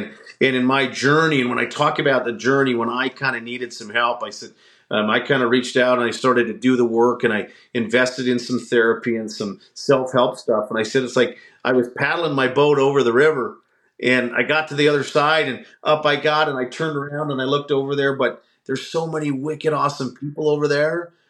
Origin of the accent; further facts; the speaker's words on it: Canada; as a Canadian